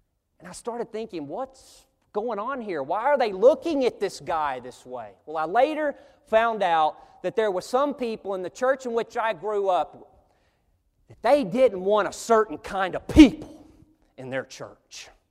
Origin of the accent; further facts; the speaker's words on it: Arkansas, United States; I remember an instance growing up in Northeast Arkansas.